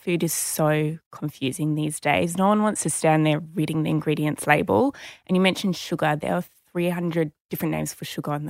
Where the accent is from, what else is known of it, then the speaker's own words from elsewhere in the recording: Sydney, New South Wales, Australia; I grew up in Sydney.